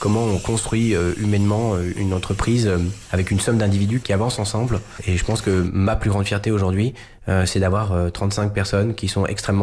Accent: France; Et puis rapidement, je me suis rendu compte que ma vie était en France. Je suis français et amoureux de mon pays

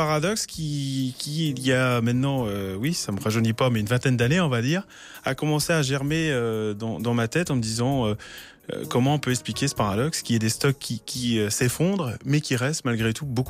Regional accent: St. Pierre & Miquelon; moved away as an adult; now in France; mon patronyme trahit un petit peu mes origines. Je suis né à Saint-Pierre-et-Miquelon.

